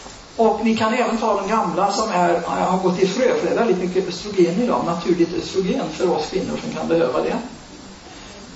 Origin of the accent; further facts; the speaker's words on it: Vara, Västra Götaland County, Sweden; Tänk, det finns ett ord som heter Vara, och det är min hemort.